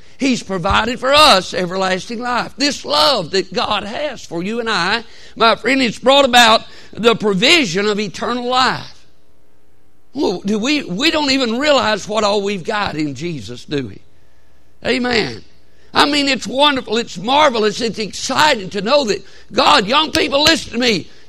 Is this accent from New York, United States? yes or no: no; Alabama, United States; We're from Alabama.